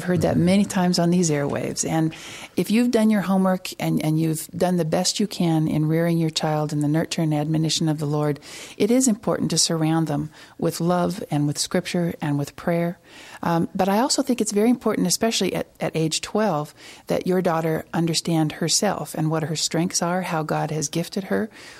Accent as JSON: {"language": "English", "town": "Colorado Springs", "region": "Colorado", "country": "United States", "said": "I'm from Colorado Springs, and I'm the mother of five unique individuals."}